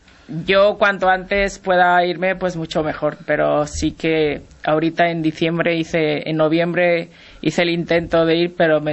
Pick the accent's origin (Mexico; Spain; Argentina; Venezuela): Spain; la gachupina que me dicen, porque todos los españoles somos o gallegos o gachupines